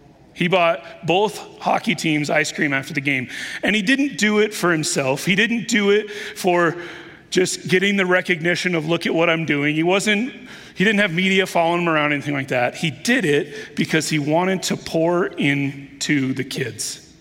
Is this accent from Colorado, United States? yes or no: yes; Denver, Colorado, United States; I grew up in Denver playing hockey.